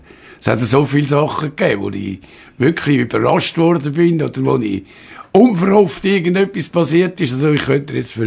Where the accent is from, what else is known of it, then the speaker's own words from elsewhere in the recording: Zurich, Switzerland; Ich bin im Kreis 4 aufgewachsen, ja.